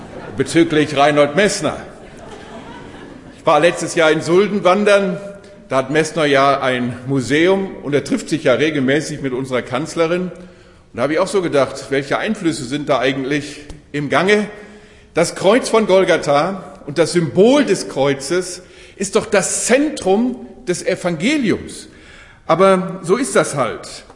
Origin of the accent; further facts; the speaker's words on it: Germany; dann würde ich als Deutscher sagen, das muss natürlich aus deutscher Eiche sein